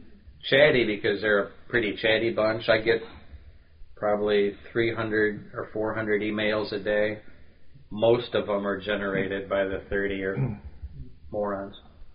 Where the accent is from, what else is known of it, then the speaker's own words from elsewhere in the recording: St. Louis, Missouri, United States; I grew up pretty much in St. Louis, went to school in St. Louis